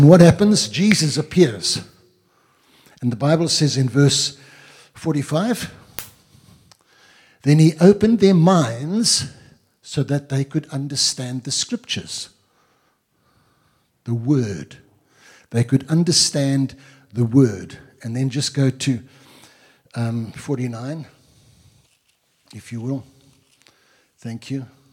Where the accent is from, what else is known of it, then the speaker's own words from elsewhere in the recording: Grahamstown, Eastern Cape, South Africa; And you know, I come from Grahamstown. Grahamstown is called the city of saints.